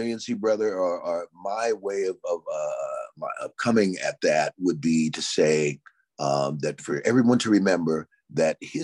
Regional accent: Yonkers, New York, United States; back in Yonkers, New York, my hometown.

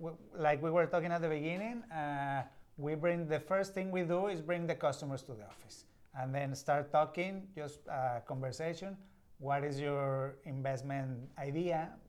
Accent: Mexico; now in Houston, United States; I'm from Mexico, so it's a little different over there.

